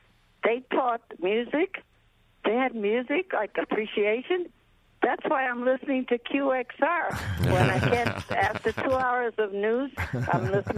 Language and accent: English; Staten Island, New York, United States; born there; I was practically born in this village. Actually, I was born in Staten Island, but that's because we were poor.